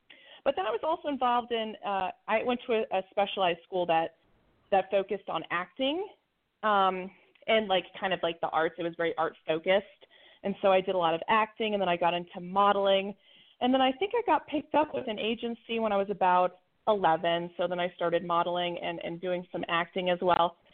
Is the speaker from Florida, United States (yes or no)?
no; Colorado, United States; also born or lived in Wyoming / Los Angeles; So I grew up in Colorado. I grew up skiing, and then actually I lived in Jackson Hole for a little while, Wyoming